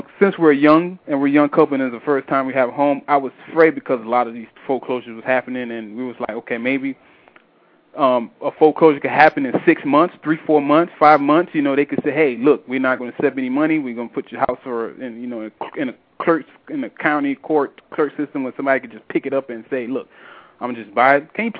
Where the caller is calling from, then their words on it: Baltimore, Maryland, United States; I'm calling from Baltimore City, Maryland.